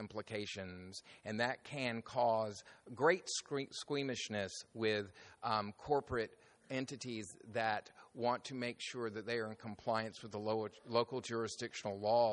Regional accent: the South, United States; accent: southern; my southern accent

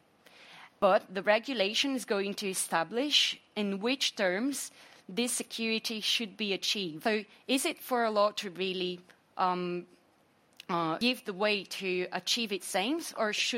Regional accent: Brazil; English is a second language; I bring here one example because I come from Brazil and we are quite excited about our new internet law.

